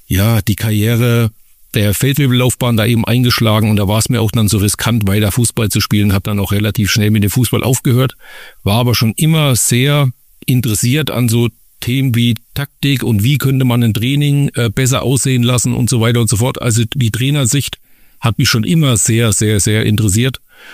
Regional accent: Meiningen, Thuringia, Germany; born there; Ich komme ja ursprünglich aus dem Südthüringer Bereich, bin gebürtiger Meininger.

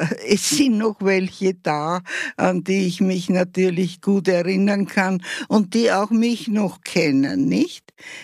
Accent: Scheibbs, Lower Austria, Austria; moved away as an adult; also born or lived in Vienna; now in Wieselburg, Austria; ich wurde geboren in Scheibs und habe auch meine Jugend in Scheibs verbracht. Bis zum Jahr 1956, wie ich dann geheiratet habe, bin ich nach Wien gezogen mit meinem Mann, nicht? Aber ich war immer noch verbunden mit Scheibs und auch mit der ganzen Gegend da.

